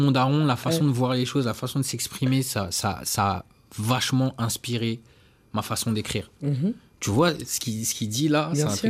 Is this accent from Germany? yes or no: no; Orly, Île-de-France, France; et surtout le rap français de chez moi, parce que j'ai grandi à Orly.